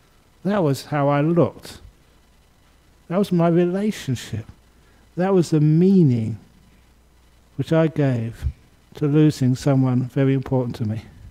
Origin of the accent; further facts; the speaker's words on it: London, United Kingdom; I grew up in London.